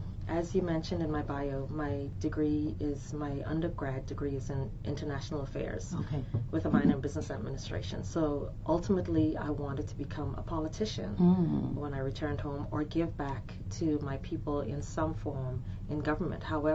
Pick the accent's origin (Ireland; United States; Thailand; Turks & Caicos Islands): Turks & Caicos Islands; North Caicos; I'm a native from Turks and Caicos, but I'm the daughter of the soil from North Caicos, Q North Caicos.